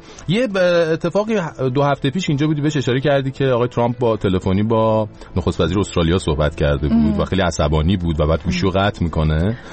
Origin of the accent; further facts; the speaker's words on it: Iran; امیدواریم، من به عنوان یک ایرانی امیدوارم که این اتفاق نیفته